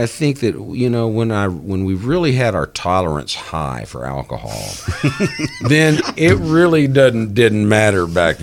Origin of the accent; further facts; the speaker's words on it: Texas, United States; accent: Texas accent; I'd have to get rid of my Texas accent for one.